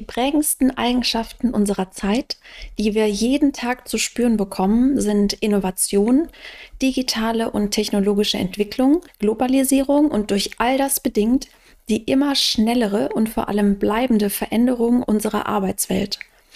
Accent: Rhineland, Germany; now in Hamburg, Germany; dein Podcast-Host. Ich komme aus dem Rheinland, ich wohne in Hamburg

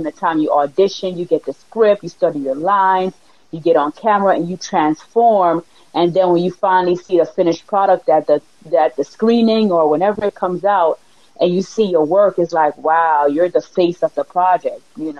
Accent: Jamaica; because I am from Jamaica, proud Jamaican.

